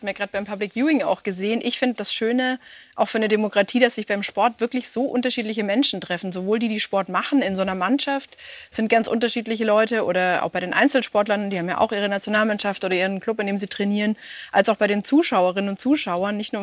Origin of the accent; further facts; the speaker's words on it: Baden-Württemberg, Germany; Also ich habe 2001 in München studieren angefangen als Schwabe vom Bodensee.